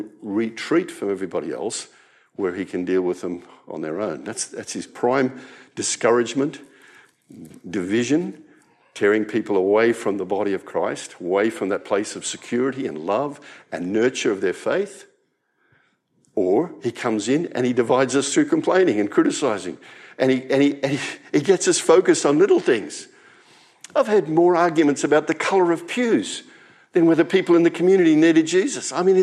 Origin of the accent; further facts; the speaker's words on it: Australia; My passport says I'm an Australian citizen. The government just told me this week that I was granted citizenship. I thought I was born an Australian citizen